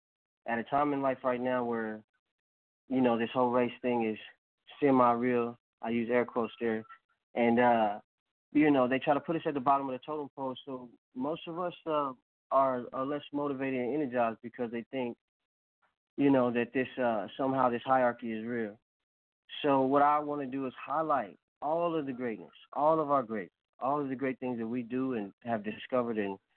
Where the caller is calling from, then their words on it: Evansville, Indiana, United States; I'm calling from Evansville, Indiana.